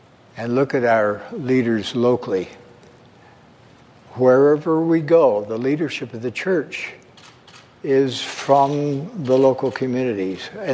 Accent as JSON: {"language": "English", "country": "United States", "said": "We are white. And we are American."}